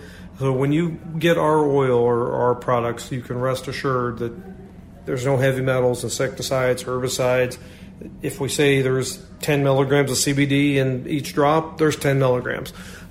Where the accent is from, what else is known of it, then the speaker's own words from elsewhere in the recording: Kansas City, Missouri, United States; I'm born and raised in Kansas City. I love Kansas City.